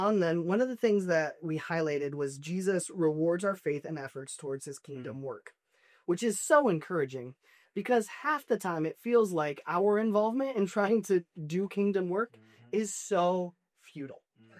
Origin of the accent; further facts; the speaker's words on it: Uganda; where I grew up in Uganda, for example